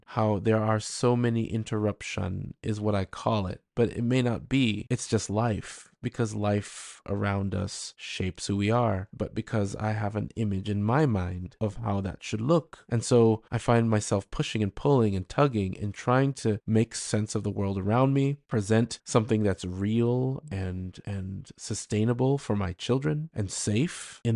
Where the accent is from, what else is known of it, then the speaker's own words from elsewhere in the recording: United States; a young man born and raised in the United States with parents from Jamaica